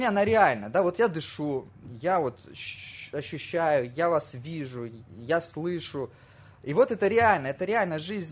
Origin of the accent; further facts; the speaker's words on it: Krasnodar, Krasnodar Krai, Russia; now in Moscow, Russia; Я живу сейчас на квартире, на съемной квартире. Я арендую эту квартиру. Я из Краснодара. В Краснодаре у меня есть родительский дом.